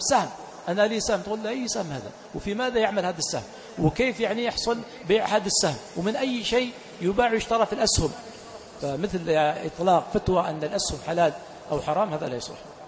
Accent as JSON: {"language": "Arabic", "country": "Yemen", "said": "فالأخ يتكلم في أشياء تكون عندنا في اليمن، هذه الأشياء ما أظنها في اليمن عندنا."}